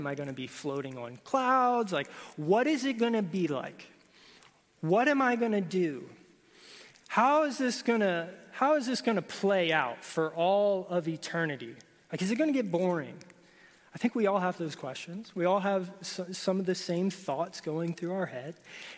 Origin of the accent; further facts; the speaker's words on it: Florida, United States; I grew up in Florida, and we had a youth group with a lot of kids who kind of came from broken homes.